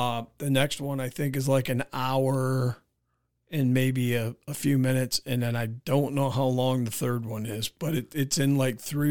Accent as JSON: {"language": "English", "town": "Ogdensburg", "region": "New York", "country": "United States", "tie": "born or raised there", "said": "It's about a school that was run in my hometown up in Ogdensburg, New York."}